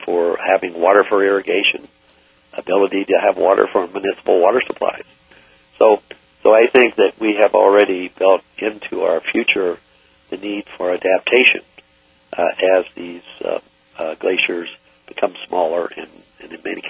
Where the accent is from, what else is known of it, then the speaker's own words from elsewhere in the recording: West Virginia, United States; I grew up in West Virginia and heard all the stories of the canaries the miners used to take down